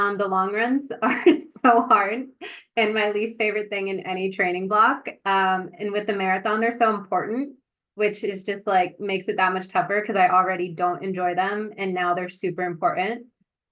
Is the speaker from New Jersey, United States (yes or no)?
yes; New Jersey, United States; Like I'm from New Jersey. I've watched New York so many times in person.